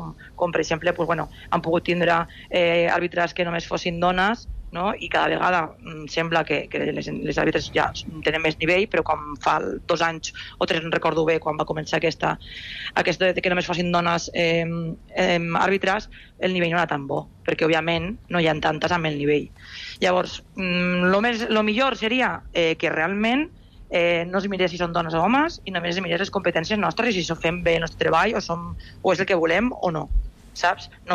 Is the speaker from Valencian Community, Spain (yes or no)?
yes; Castellón de la Plana, Valencian Community, Spain; Jo estic fora de casa meva, jo soc de Castelló, estic aquí, visc sola